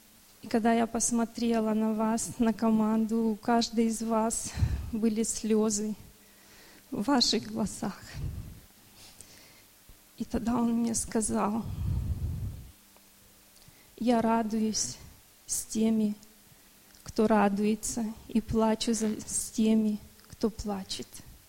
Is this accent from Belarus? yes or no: no; Lahr, Baden-Württemberg, Germany; я из Лара.